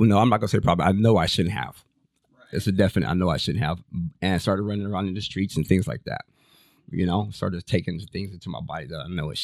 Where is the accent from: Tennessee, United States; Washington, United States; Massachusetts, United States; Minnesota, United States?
Washington, United States; Lacey; also born or lived in Fort Lewis; So I was born in Fort Lewis, but we moved down to Lacey, Washington.